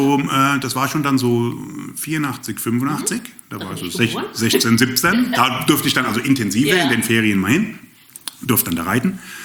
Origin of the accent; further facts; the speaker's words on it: Hesse, Germany; now in Baden-Württemberg, Germany; ursprünglich komme ich aus dem Rhein-Main-Gebiet, also ich bin Hesse und seit knapp 30 Jahren bei den Schwaben